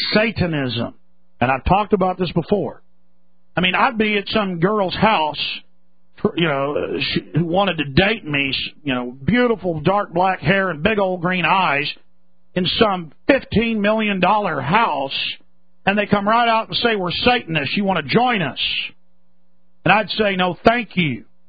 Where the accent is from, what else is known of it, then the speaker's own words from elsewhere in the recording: Rockwall, Texas, United States; My friends, I grew up in Rockwall, Texas. Very wealthy suburb of Dallas. I was a poor boy.